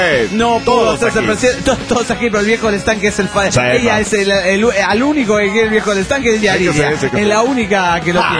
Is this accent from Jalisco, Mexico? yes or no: no; Xochimilco, Mexico City, Mexico; Hoy es mi cumpleaños, soy de Xochimilco.